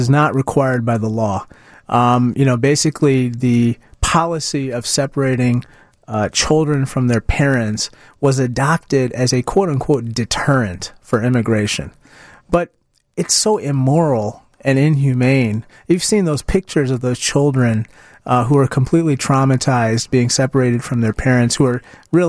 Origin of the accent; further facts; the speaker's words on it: Peoria, Illinois, United States; You know, basically, I'm from Peoria.